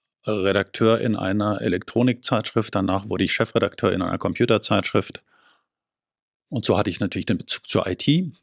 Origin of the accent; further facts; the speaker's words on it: France; moved away as an adult; now in Munich, Germany; ich bin Franzose natürlich bei dem Vornamen, überrascht niemanden, vermutlich zweisprachig aufgewachsen, habe meine Kindheit und meine Schule und mein Studium in Frankreich verbracht. Direkt nach dem Studium bin ich nach München gekommen